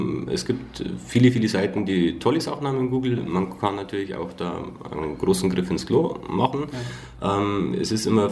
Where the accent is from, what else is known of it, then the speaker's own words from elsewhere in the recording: Schönau am Königssee, Bavaria, Germany; born there; also ich bin gebürtiger Schönau am Königssee, kenne mich im Talkessel wirklich gut aus